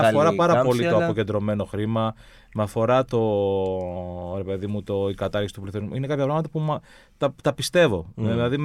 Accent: Peristeri, Attica, Greece; γιατί γεννήθηκα στο Περιστέρι πάνω από Ριβιέρα Έλενα, Φίβο Κύπρο.

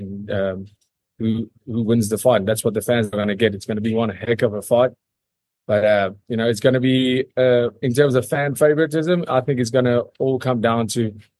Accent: South Africa; I'm South African.

